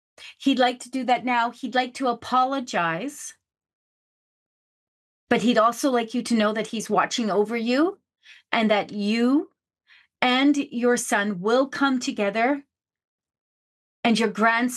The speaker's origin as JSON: {"language": "English", "country": "Canada", "said": "You can tell I'm Canadian."}